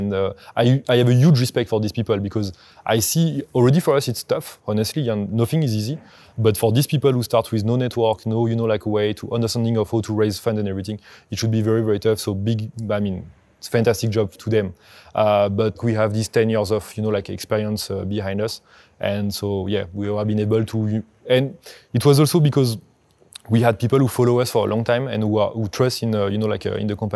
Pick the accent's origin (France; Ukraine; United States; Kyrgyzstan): France; English is a second language; where I grew up in France